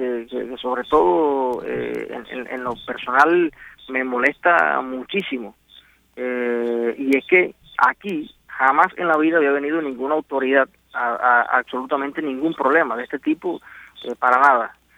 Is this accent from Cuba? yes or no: yes; Cuba; yo soy un cubano libre, sin antecedentes, nunca he sido procesado por nada